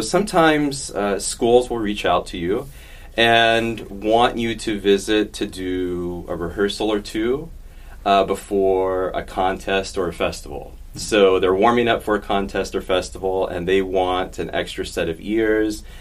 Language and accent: English; Temple, Texas, United States; also born or lived in Chicago; I say this all the time because apart from my hometown, Temple, Texas, I lived in Chicago the longest time. I was here for 7 years as a student in Chicago.